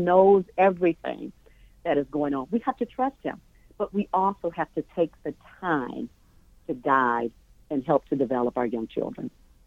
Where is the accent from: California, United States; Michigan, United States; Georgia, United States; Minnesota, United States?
Michigan, United States; Flint; I am from Flint, Michigan. My husband and I both are Flintstones. So we know that we can get through anything.